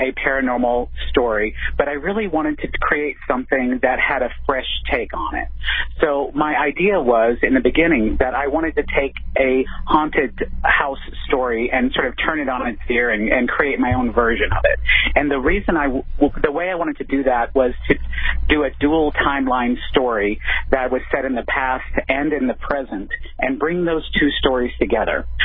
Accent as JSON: {"language": "English", "region": "the South", "country": "United States", "tie": "born or raised there", "said": "I grew up in the South and I really love New Orleans."}